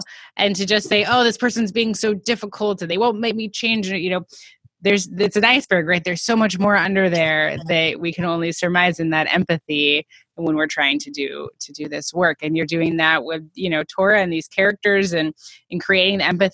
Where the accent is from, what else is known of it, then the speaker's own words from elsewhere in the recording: Thousand Oaks, California, United States; I grew up in Thousand Oaks